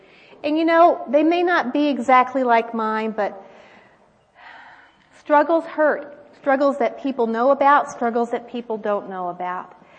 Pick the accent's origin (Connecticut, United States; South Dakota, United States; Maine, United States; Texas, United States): Texas, United States; Beaumont; I grew up in Beaumont, Texas. Y'all. Now, the fun thing is, my parents also grew up in that part of Texas